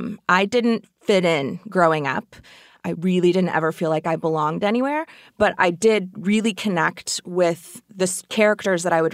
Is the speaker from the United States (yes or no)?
yes; Oklahoma, United States; So I am from Oklahoma. I was working as a script supervisor there for the film industry, mostly indie projects.